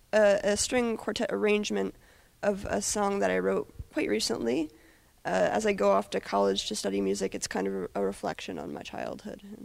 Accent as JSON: {"language": "English", "town": "Bethany", "region": "Connecticut", "country": "United States", "said": "I'm from Bethany, Connecticut"}